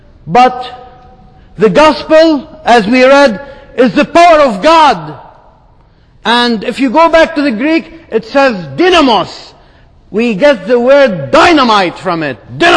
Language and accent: English; Lebanon; English is a second language; I was born in Lebanon in a Muslim family.